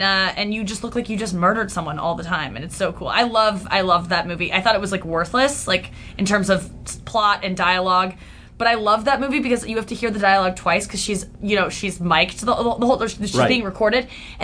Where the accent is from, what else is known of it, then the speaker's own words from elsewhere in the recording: St. Louis, Missouri, United States; also born or lived in Kansas / New York; now in Los Angeles, United States; Yeah, I'm from St. Louis originally. Yeah. I lived in New York for 5 years.